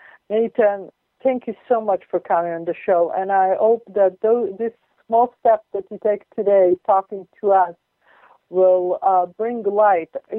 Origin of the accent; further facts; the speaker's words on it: Israel; with The Impossible Truth, and I'm from the Holy Land.